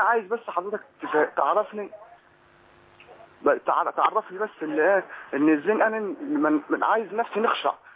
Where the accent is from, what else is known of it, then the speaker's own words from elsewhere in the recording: Egypt; now in Libya; أنا مصري وقاعد في ليبيا،